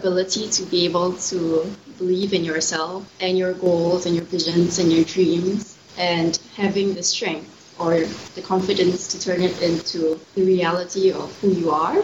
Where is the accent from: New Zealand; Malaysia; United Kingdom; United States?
Malaysia